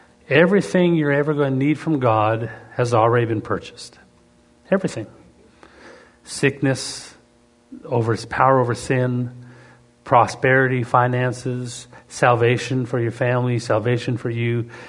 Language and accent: English; Canada; Being Canadian